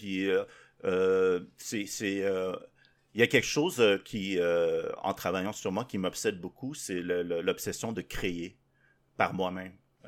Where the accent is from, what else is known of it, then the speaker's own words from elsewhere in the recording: Toliara, Atsimo-Andrefana, Madagascar; born there; je suis né à Madagascar, petite île dans l'océan Indien